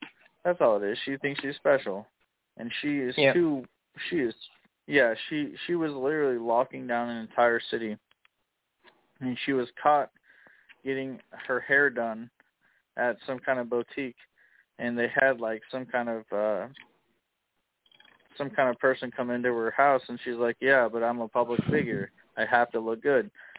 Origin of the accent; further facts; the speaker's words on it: Illinois, United States; I'm from Illinois. Lived in Chicago for several years.